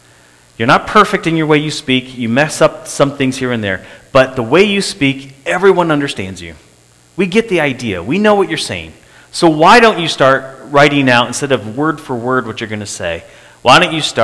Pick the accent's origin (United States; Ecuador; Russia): Ecuador; Quito, Pichincha; I was born and raised in Quito, Ecuador, and so I had a really firm grasp of Spanish, but going into Brazil, I had to learn the language of Portuguese.